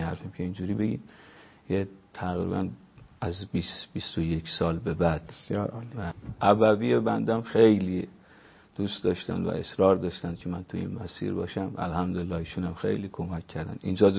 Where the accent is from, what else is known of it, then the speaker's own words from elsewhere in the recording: Qom, Iran; also born or lived in Isfahan; اصالتاً اهل اطراف اصفهان هستم، ولی بزرگ شده قم،